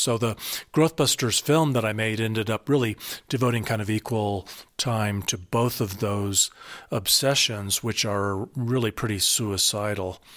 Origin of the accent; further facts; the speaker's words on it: Colorado Springs, Colorado, United States; the policies and goals of the town of Colorado Springs, where I was born and raised.